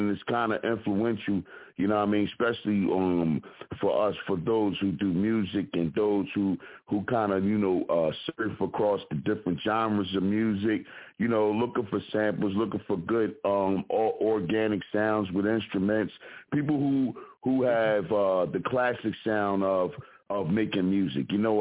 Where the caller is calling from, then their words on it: Philadelphia, Pennsylvania, United States; representing from the Broad Street Bully side of Philadelphia, where your grandmother is holding up the line at Walmart with her $700 of coupon clippings.